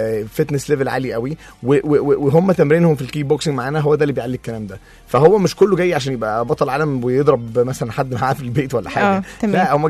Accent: Egypt; AGF اكاديمي دي من اكبر الاكاديميات اللي عندنا في مصر

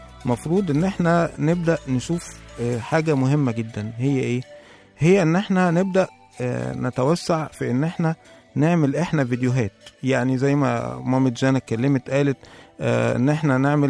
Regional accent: Egypt; ظهر طبعا عندنا في مصر شاب اسمه محمد قمصان.

